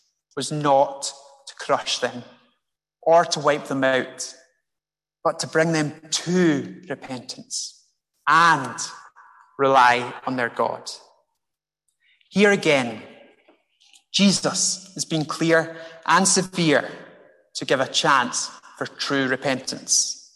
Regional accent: Scotland, United Kingdom; I, as a Scot, I am a Gentile.

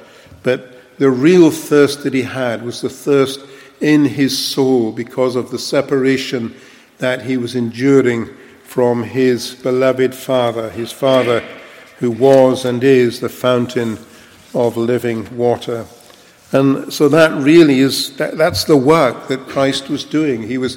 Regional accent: London, United Kingdom; In London, I grew up in London, and not far from the River Thames, in Wandsworth

